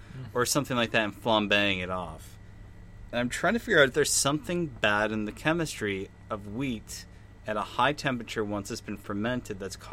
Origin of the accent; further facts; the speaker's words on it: Sheboygan, Wisconsin, United States; I'm in Wisconsin. I grew up in Sheboygan.